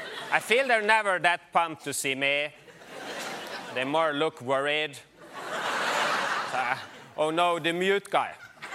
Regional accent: Norway; English is a second language; I'm from Norway, so it's gonna be a lot of fun. I always ask them to mention I'm Norwegian up top, or else people doubt I'm a real person. because nobody speaks English this way. I don't even know why I sound like this myself.

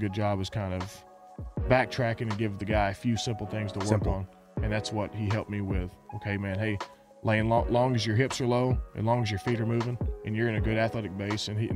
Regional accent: Texas, United States; we grew up pretty – I guess we're both from Texas, so I guess our personality is pretty similar.

